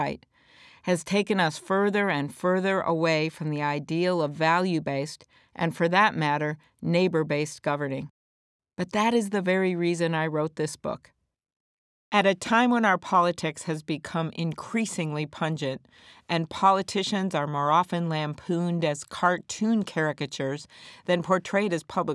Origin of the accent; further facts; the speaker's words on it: Plymouth, Minnesota, United States; growing up in Plymouth, Minnesota in the 1960s and 70s. Back when I was in fourth grade, I was actually kicked out of my cherished suburban public school, Beacon Heights Elementary, for having the audacity to be the first girl to wear pants.